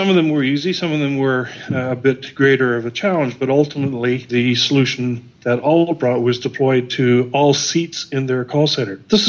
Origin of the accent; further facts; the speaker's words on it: Canada; Because I'm Canadian, our first introduction was